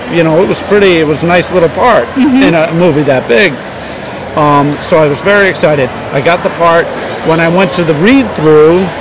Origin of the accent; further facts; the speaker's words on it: Northeast, United States; now in Los Angeles, United States; went out to Los Angeles because I grew up in the Northeast and I needed to get warm.